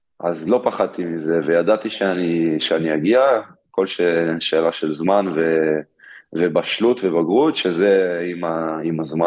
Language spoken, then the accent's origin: Hebrew; Ramat Gan, Tel Aviv District, Israel; אני גדלתי בעצם בעירוני, ברמת גן עד כיתה ט'.